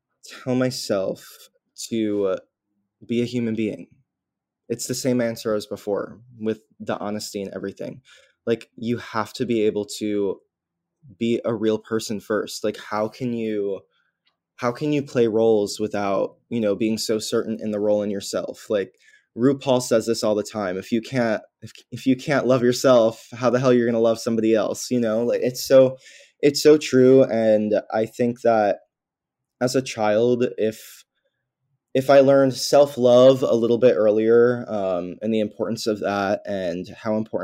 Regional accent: New York, United States; So we're still in New York. I mean, I'm a New Yorker nowhere type of person because I grew up here and I don't really know anything else.

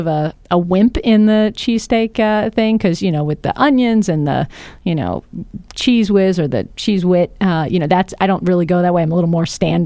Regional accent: Philadelphia, Pennsylvania, United States; also born or lived in Camp Lejeune, North Carolina; Originally, I was actually born in North Carolina at Camp Lejeune. My father was in the Marine Corps, but I spent most of my time, you know, from kindergarten on up in the Philadelphia area, right outside in the suburbs.

